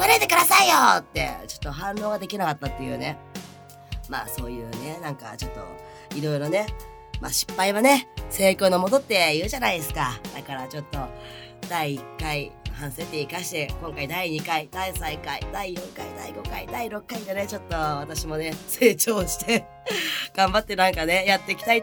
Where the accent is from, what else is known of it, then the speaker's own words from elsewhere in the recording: Ibaraki, Japan; やっぱまた地元茨城だから、まあ全然しょっちゅうは会えないけど、会おうと思えば結構すぐ会える距離だけど